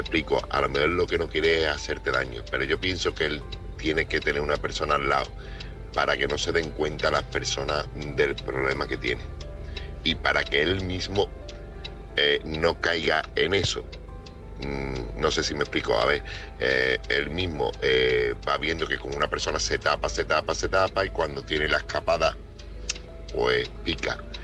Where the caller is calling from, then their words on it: Seville, Andalusia, Spain; corresponsal de Sevilla.